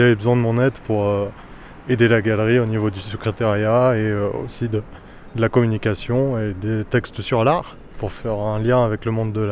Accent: Limoges, Nouvelle-Aquitaine, France; Moi je suis de Limoges à la base, je suis né ici.

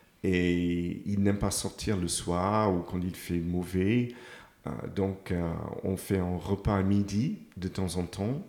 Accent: England, United Kingdom; French is a second language; moved away as an adult; now in France; Donc honnêtement, ici, c'est comme chez moi en Angleterre.

